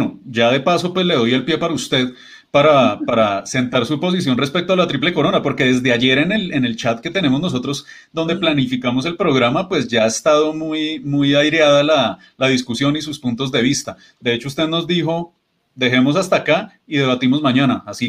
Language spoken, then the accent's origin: Spanish; Colombia; lo que más nos toca a nosotros como pilotos, como colombianos